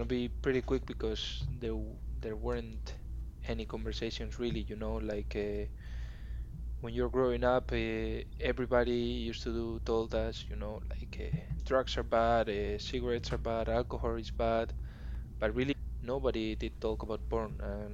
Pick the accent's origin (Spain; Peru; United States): Spain; Madrid, Community of Madrid; English is a second language; I am from Madrid in Spain. I am a 21-year-old guy